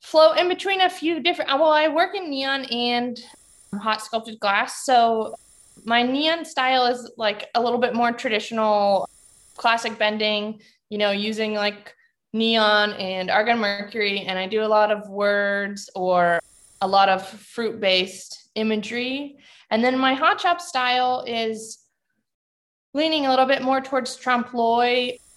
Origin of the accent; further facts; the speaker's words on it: Kansas, United States; now in Arlington, United States; I live in Arlington, Washington now, and I grew up in Kansas, but I moved out to the Pacific Northwest to work in glass.